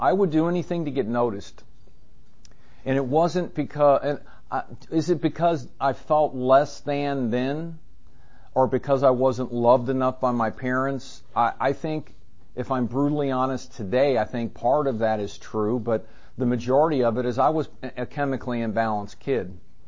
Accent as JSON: {"language": "English", "town": "St. Louis", "region": "Missouri", "country": "United States", "tie": "born or raised there", "said": "I just got back from St. Louis. I'm a native of St. Louis. I was born there in August of 1958"}